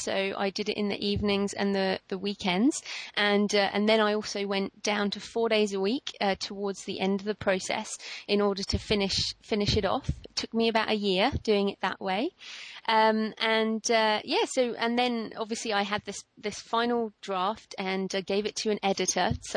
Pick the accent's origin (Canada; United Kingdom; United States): United Kingdom; England; now in Australia; I'm English, but living in Australia.